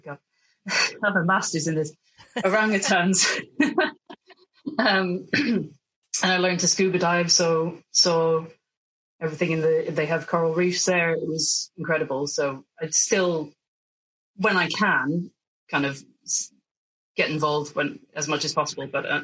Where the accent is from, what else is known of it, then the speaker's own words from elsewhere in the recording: Ireland; I grew up in Ireland